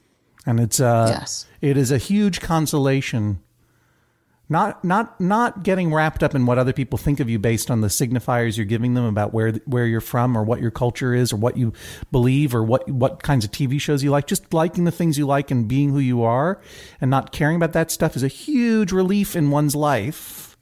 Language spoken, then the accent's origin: English; Syracuse, New York, United States; When someone says, "Where are you from?" "I'm from Syracuse, New York." That's a fair thing to say.